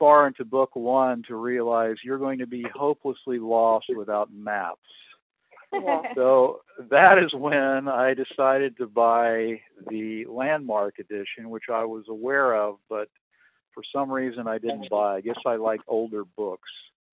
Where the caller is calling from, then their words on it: Houston, Texas, United States; Yes, I'm calling from Houston, Texas.